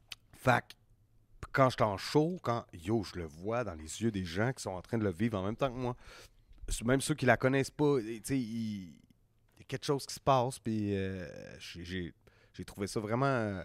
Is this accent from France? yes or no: no; Quebec City, Quebec, Canada; parce que ma mère, elle connaît le Grand Théâtre, tu sais, on vient de Québec, tu sais.